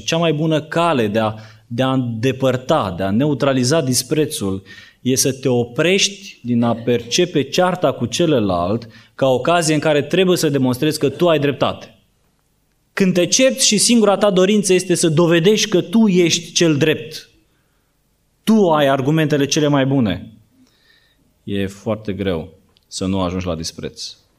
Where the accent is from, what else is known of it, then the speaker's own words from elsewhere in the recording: Brăila, Brăila County, Romania; Eu sunt născut la oraș, crescut la oraș, sunt din Brăila de fel, dar bunicii mei au fost la țară